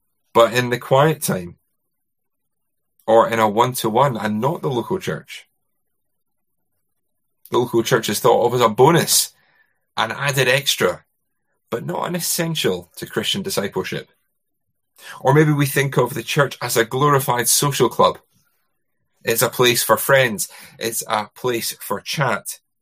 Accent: Scotland, United Kingdom; I grew up in Scotland.

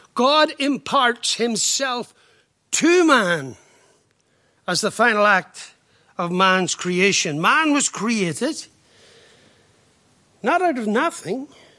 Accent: Ireland; as an Irishman, I like to think keep things simple.

